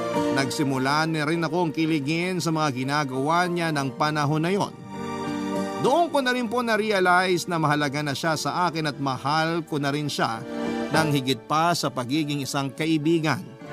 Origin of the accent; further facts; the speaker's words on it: Central Luzon, Philippines; 34 years old na sa ngayon. Taga Bulacan po ako pero yung trabaho ko ay nasa Makati.